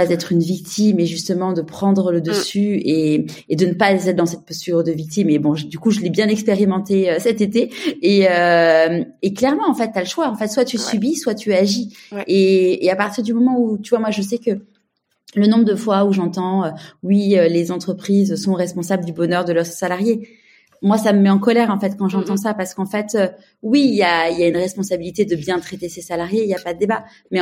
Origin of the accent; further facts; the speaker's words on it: Paris, Île-de-France, France; now in Marseille, France; maintenant je suis parisienne mais je vis à Marseille.